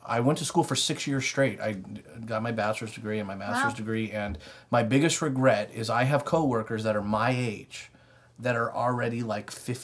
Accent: Las Vegas, Nevada, United States; And so I'm from Las Vegas, so we decided to move to Las Vegas, you know, when we get married.

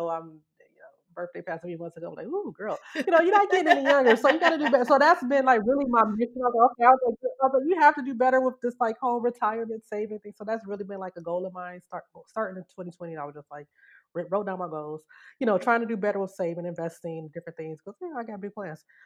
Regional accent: Detroit, Michigan, United States; I mean, I don't do it because I'm from Detroit

